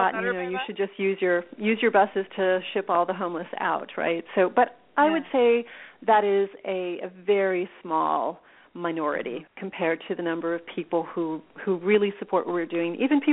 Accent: Texas, United States; now in San Francisco, United States; Well, yeah, I grew up in Texas. I go home to Texas.

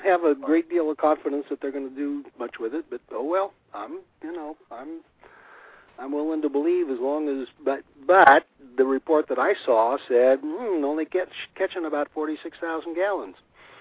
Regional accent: Missouri, United States; Not a whole lot, but I'm willing to be convinced. I'm from Missouri. Show me.

